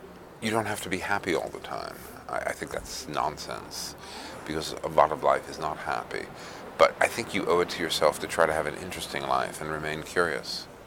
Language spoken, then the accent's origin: English; United States; But also I'm an American, and I wanted to be part of the argument again.